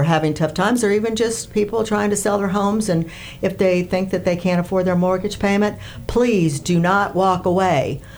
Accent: Massachusetts, United States; I come from Massachusetts where attorneys closed loans, and you would sit there and explain that mortgage.

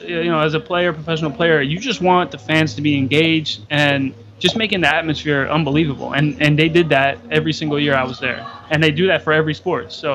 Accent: New York, United States; moved away as an adult; now in St. Petersburg, United States; we were very nervous on moving down just because we grew up in the Northeast, and weren't sure how we were going to like it, but we fell in love with St. Pete

